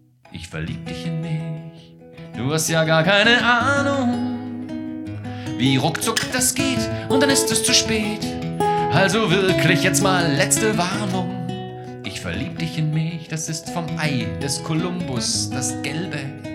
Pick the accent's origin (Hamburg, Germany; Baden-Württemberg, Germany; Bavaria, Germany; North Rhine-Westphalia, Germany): Baden-Württemberg, Germany; Heilbronn; Ich komme tatsächlich aus Heilbronn, aber nicht direkt.